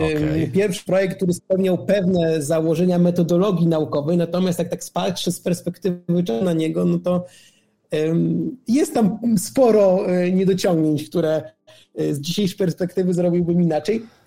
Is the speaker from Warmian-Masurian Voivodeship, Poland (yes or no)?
yes; Lidzbark Warmiński, Warmian-Masurian Voivodeship, Poland; Ja urodziłem się w takim malowniczym mieście na Warmii, w Wilsbarku Warmińskim i tam się wychowywałem, odbierałem edukację. Później skończyłem liceum ogólnokształcące w Olsztynie